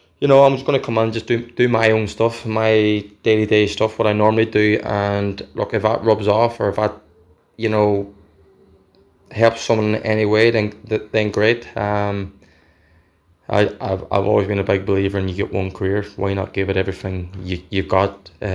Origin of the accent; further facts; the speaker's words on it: Derry, Northern Ireland, United Kingdom; moved away as an adult; I'm born and raised in Derry. I was a Derry fan obviously growing up.